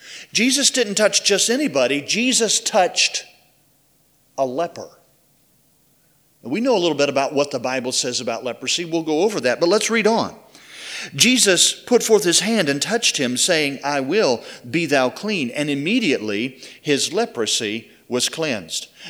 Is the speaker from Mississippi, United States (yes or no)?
yes; Greenville, Mississippi, United States; I was born in Greenville and brought up in Greenville